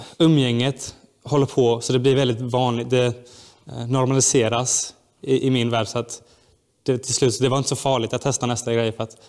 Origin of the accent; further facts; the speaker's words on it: Gislaved, Jönköping County, Sweden; Ja, jag växte upp i Gislaved.